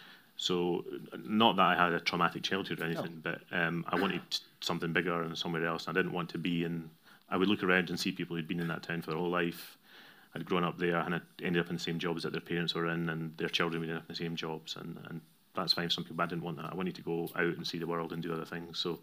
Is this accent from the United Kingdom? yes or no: yes; Bo'ness, Scotland, United Kingdom; So I grew up in Bo'ness, which is a few miles away from Falkirk, and there's probably a few things about that experience. One is Bo'ness had a fabulous library.